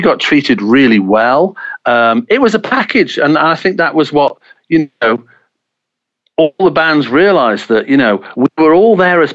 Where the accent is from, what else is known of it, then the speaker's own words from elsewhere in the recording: England, United Kingdom; born there; I was born in England.